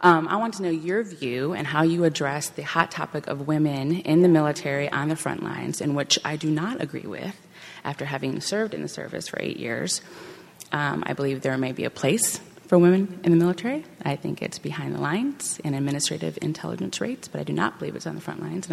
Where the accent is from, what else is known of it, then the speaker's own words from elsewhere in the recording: Rockford, Illinois, United States; I'm from Rockford, Illinois.